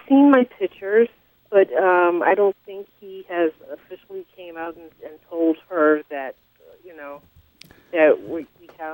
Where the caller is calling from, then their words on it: Connecticut, United States; I'm calling from Connecticut.